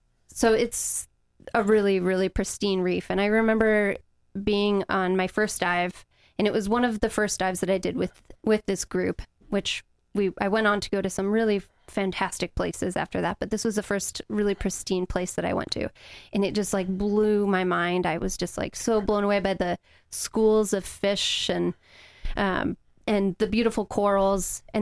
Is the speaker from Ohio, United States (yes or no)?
yes; Ohio, United States; Well, so I'm actually from the Midwest. I'm from Ohio